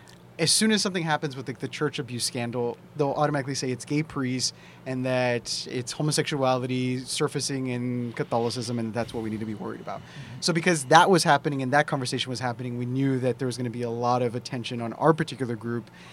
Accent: Eagle Pass, Texas, United States; So I grew up on the Texas-Mexico border. I grew up in a small town called Eagle Pass. It's about 2 hours south of San Antonio.

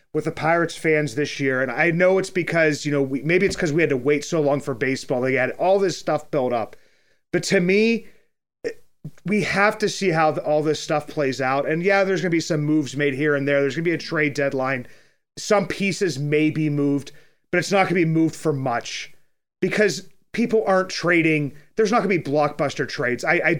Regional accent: Pittsburgh, Pennsylvania, United States; you know, I'm a Yinzer, I'm from Pittsburgh, so I can't really pronounce names really well.

